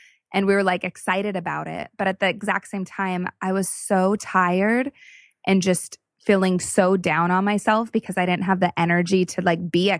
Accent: Los Angeles, California, United States; moved away as an adult; now in Tampa, United States; country from Los Angeles, where we grew up, and our kids were 1.5 and 3 years old at the time. And we moved from Los Angeles to Tampa, Florida in June.

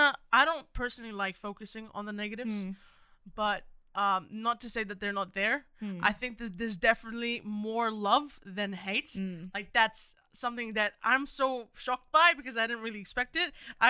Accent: Palestine; now in Australia; I want to say Australia, because I know that they're looking for another answer. But I don't say Australia, and I say I'm Palestinian, because I am.

